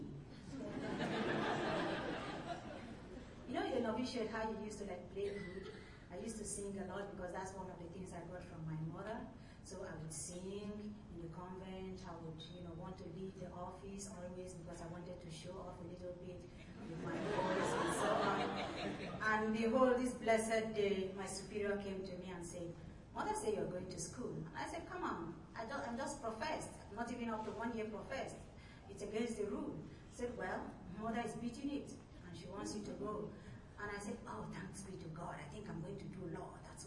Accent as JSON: {"language": "English", "region": "southern Nigeria", "country": "Nigeria", "said": "I come from Nigeria, from the southern part of Nigeria, and I belong to the order called the Handmaids of the Holy Child Jesus."}